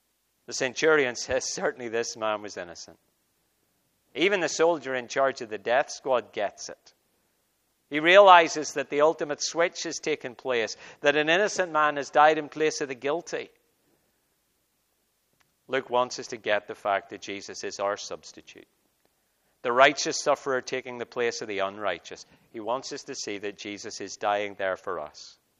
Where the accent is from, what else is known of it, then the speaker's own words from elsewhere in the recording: Northern Ireland, United Kingdom; I come from Northern Ireland, as you know, where former terrorists are now in government.